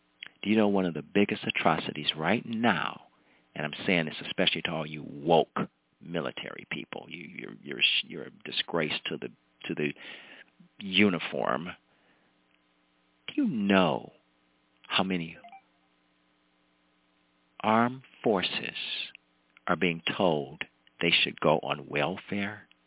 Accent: Ohio, United States; And in my home state, Ohio, Palestine can't even get a president or the transportation secretary to come down there.

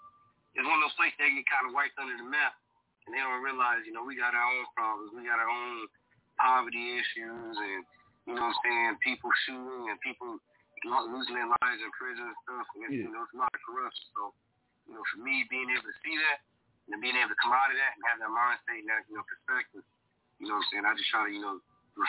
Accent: the South, United States; And you know, it's crazy because even though I'm from the South, it has more of that energy of even that up north thing and that East Coast vibe.

